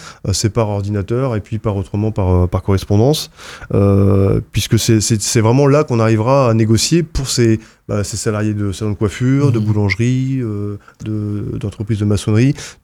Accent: Brittany, France; Quand on est breton, on se rend compte à quel point il y a beaucoup de camions sur les routes.

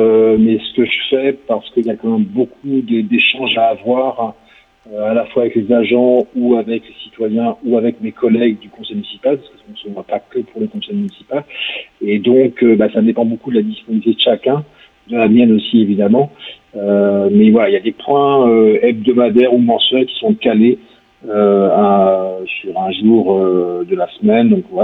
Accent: Évran, Brittany, France; moved away as an adult; also born or lived in England / Vietnam; Alors, je suis originaire d'Évran, hein, je suis né là, mon père, mon grand-père paternel. Moi, j'ai été expatrié, donc je suis parti d'Évran à peu près à l'âge de 20 ans, et j'ai été expatrié en Angleterre et au Vietnam

